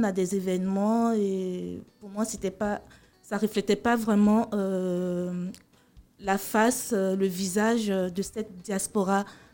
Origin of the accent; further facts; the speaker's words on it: Côte d’Ivoire; je suis ivoirienne, je connais mieux ici la situation.